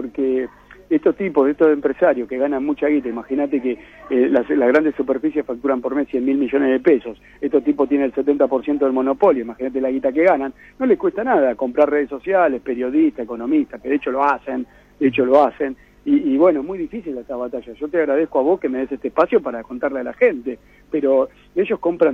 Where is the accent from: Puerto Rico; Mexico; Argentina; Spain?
Argentina